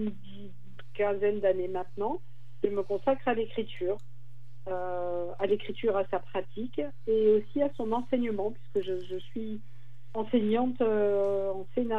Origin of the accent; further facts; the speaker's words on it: Paris, Île-de-France, France; now in Arles, France; je suis parisienne montmartroise de naissance, d'une famille émigrée de la Haute-Loire.